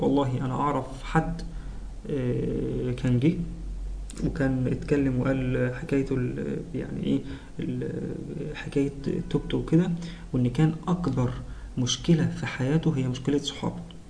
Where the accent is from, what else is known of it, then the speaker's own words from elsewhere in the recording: Mansoura, Dakahlia, Egypt; انا من المنصورة